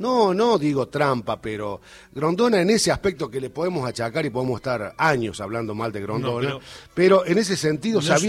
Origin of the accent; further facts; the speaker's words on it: Córdoba, Argentina; Nosotros también somos cordobeses y tenemos tonada, pero tenemos esos aires de querer hacernos unos porteños